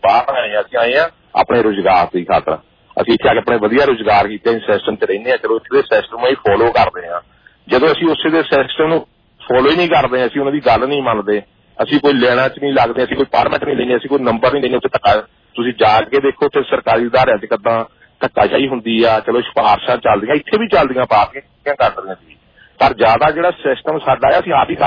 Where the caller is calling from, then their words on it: Italy; ਹਾਂਜੀ ਭਾਜੀ ਮੈਂ ਇਟਲੀ ਤੋਂ ਬੋਲਦਾ